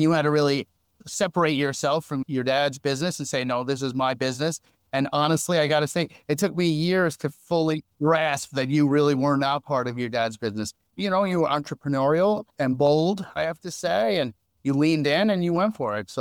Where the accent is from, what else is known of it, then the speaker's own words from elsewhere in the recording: Freeport, New York, United States; I was born in Freeport, New York and grew up till about fourth grade in Freeport, New York.